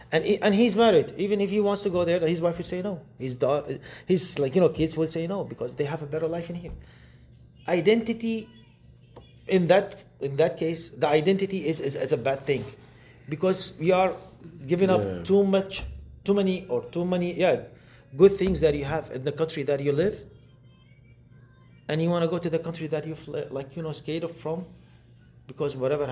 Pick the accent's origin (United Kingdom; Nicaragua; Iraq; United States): Iraq; English is a second language; now in Canada; Now I came here, there's another identity that I got. I earned, which is I'm a Canadian now.